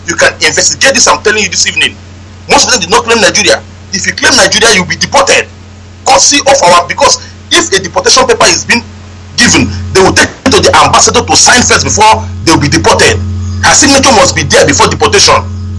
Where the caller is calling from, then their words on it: Morocco; I'm calling from Morocco.